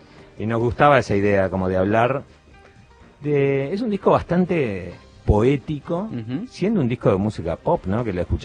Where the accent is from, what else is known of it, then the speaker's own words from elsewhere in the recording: Mexico City, Mexico; now in Uruguay; Yo me crié en Ciudad de México.